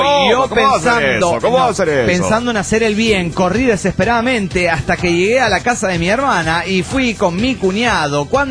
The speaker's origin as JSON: {"language": "Spanish", "town": "Rincón de los Sauces", "region": "Neuquén", "country": "Argentina", "tie": "born or raised there", "lives_now": "Mendoza, Argentina", "said": "Y yo les expliqué que nací en Rincón de los Sauces, me crié ahí, pero ahora estoy viviendo en Mendoza."}